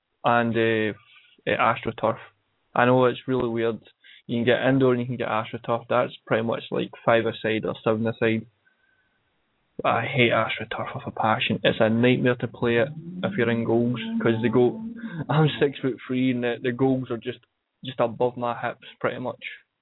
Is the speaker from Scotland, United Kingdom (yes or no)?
yes; Scotland, United Kingdom; Well, I'm Scottish. It's what I grew up with.